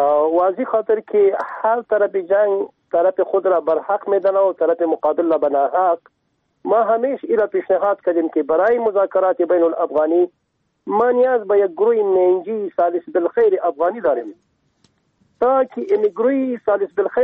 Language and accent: Persian; Afghanistan